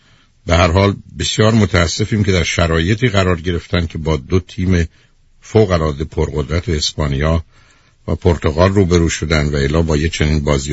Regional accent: Iran; به عنوان یه فرد، به عنوان یه ایرانی

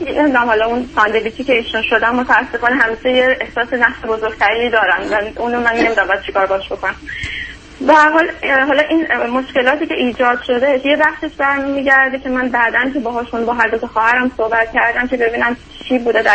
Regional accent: Iran; moved away as an adult; تقریبا حدود 4 سال و نیم هستش از ایران مهاجرت کردم.

